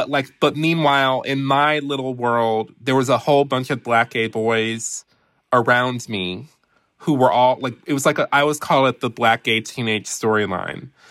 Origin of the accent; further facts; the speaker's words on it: Detroit, Michigan, United States; I grew up in Detroit, Michigan, Motown.